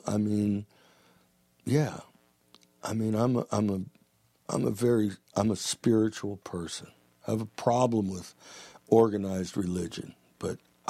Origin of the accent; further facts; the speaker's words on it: Youngstown, Ohio, United States; Yeah, I'm this guy from Youngstown, Ohio that was getting paid, $25 a night and all the beer I could drink in a bar band